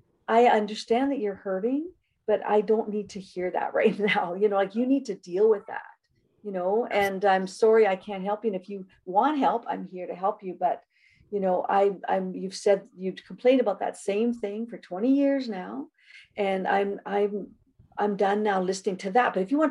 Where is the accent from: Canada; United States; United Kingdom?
Canada; I'm from Canada, so it's .ca